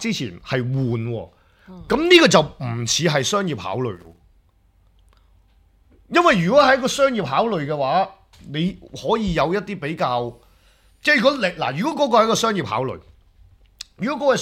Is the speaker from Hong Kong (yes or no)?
yes; Hong Kong; 我們作為香港人呢，我們其實是挺不習慣這件事的